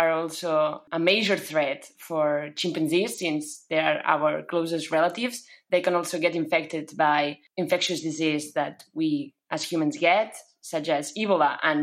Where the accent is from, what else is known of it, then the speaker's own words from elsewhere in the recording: Barcelona, Catalonia, Spain; I am from Barcelona